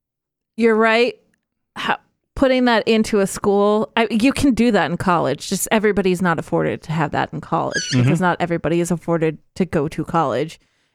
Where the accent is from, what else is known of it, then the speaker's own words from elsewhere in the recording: Idaho, United States; because even growing up in Idaho